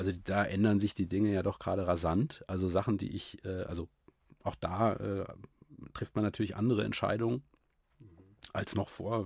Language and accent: German; Freiburg, Baden-Württemberg, Germany; ich komme aus Freiburg, Jahrgang 75